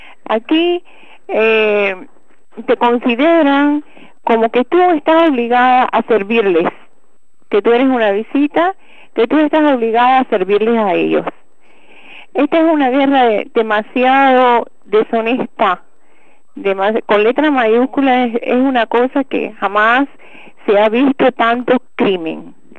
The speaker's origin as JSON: {"language": "Spanish", "country": "Cuba", "said": "yo, como ciudadana cubana, no veo que no tengo por qué morir quemada"}